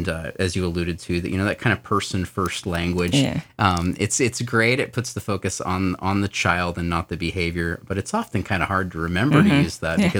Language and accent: English; Sandpoint, Idaho, United States; I grew up here in Sandpoint. I graduated from Lake Pondere High School in 2002